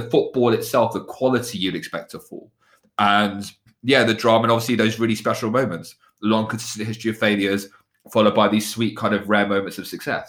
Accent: Luton, East of England, United Kingdom; I grew up in Luton

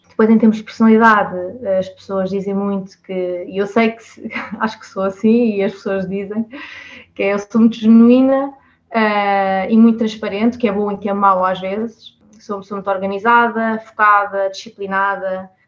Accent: Lisbon, Portugal; eu sou de Lisboa, ver esquilos não é nem um pouco mais ou menos comum

